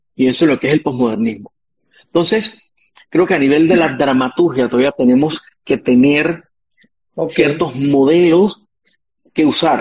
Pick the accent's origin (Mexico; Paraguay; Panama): Panama; Nuestro teatro mayormente es un teatro de comedia, lo cual dice mucho de nuestra idiosincrasia. Nosotros somos un país con un humor muy particul